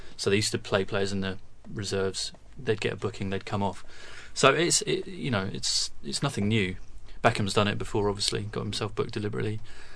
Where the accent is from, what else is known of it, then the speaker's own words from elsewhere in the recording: United Kingdom; Perhaps because we're British, we feel like we're victimised a bit by UEFA.